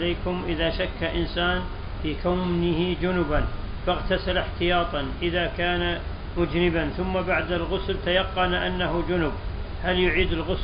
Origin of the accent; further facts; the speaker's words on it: Mecca, Makkah Province, Saudi Arabia; وأنا من أهل مكة